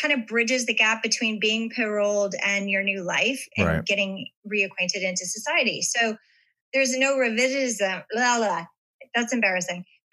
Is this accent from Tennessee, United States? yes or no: no; Las Vegas, Nevada, United States; So I grew up as a performer. I grew up in Vegas, and I always, dancing was my like first love.